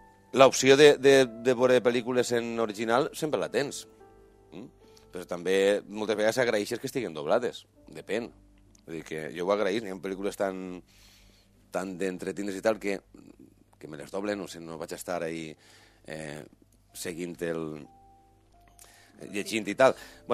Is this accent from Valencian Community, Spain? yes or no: yes; Montcada, Valencian Community, Spain; jo soc de Montcada i tinc una mena de fonètica i no, que no té res a veure en la del Coll.